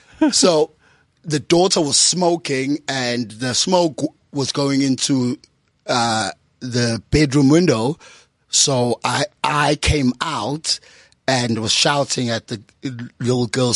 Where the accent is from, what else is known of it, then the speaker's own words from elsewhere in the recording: Durban, KwaZulu-Natal, South Africa; I'm from Durban.